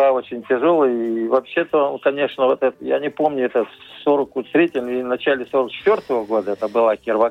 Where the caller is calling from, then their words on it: Nizhny Novgorod, Nizhny Novgorod Oblast, Russia; Я вас беспокою из Нижнего Новгорода